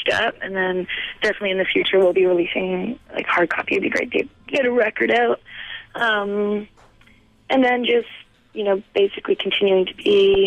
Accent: Vancouver, British Columbia, Canada; we're two girls from Vancouver.

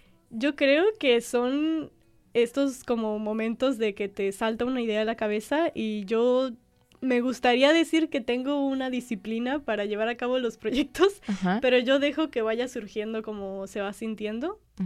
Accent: Mexico; Creo que como mexicanos en general somos personas graciosas o hablamos gracioso ya de por sí.

